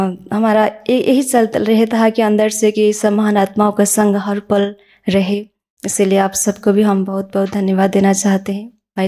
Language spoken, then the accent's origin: Hindi; Kathmandu, Bagmati, Nepal; मैं काठमांडू नेपाल से हूँ।